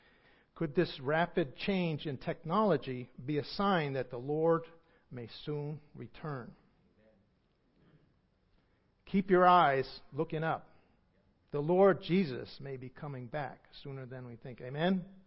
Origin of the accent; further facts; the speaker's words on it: New England, United States; I'm from New England.